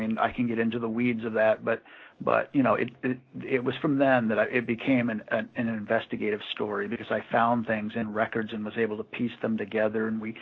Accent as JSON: {"language": "English", "region": "Wisconsin", "country": "United States", "said": "I was always a big Badger fan. I'm from Wisconsin myself."}